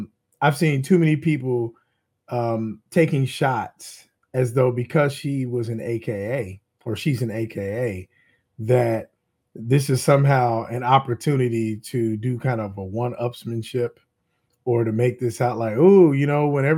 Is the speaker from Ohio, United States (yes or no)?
yes; Cincinnati, Ohio, United States; And I grew up in Cincinnati. I grew up in the Midwest.